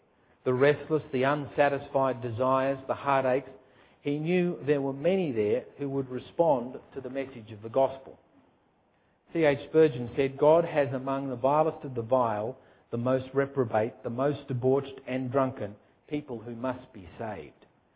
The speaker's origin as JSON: {"language": "English", "town": "Tamworth", "region": "New South Wales", "country": "Australia", "tie": "born or raised there", "said": "I was born and raised in Tamworth, in northern New South Wales, country music capital."}